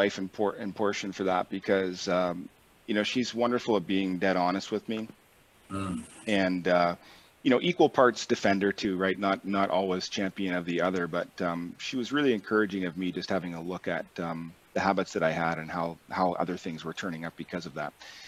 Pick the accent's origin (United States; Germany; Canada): Canada; the Maritimes; I'm, you know, I'm from the Maritimes and I'm excellent at drinking